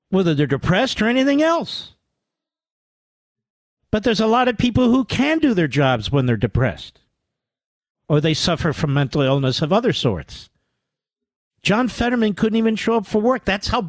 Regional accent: Philadelphia, Pennsylvania, United States; The board of Comcast is filled with left-wing reprobates based out of Philadelphia, my hometown.

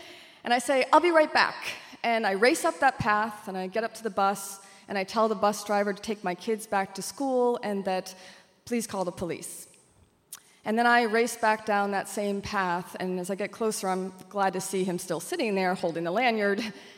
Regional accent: Maine, United States; now in New Haven, United States; I said, I'm from Maine. And they hired me.

